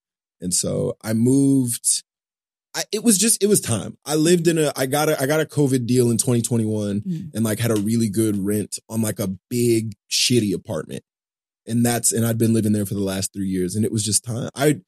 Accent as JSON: {"language": "English", "region": "Texas", "country": "United States", "tie": "born or raised there", "lives_now": "New York, United States", "said": "So much stuff that I took for granted growing up in Texas, and like not like in just like a normal suburb in Texas. You moved to New York"}